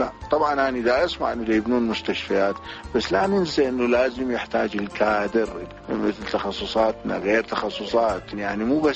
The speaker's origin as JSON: {"language": "Arabic", "town": "Samawah", "region": "Muthanna", "country": "Iraq", "said": "أنا لما تخرجت من العراق كنت كلش أريد أروح لأمريكا حتى أختص بجراحة القلب. هسه بقد ما كنت أريد أروح لأمريكا أريد أرجع للسماوة وللعراق."}